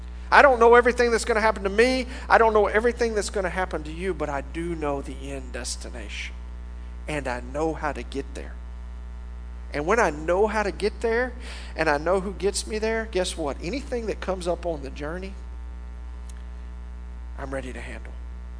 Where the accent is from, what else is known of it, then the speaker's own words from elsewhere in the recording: Louisiana, United States; I'm from Louisiana. We have parishes. I don't know why.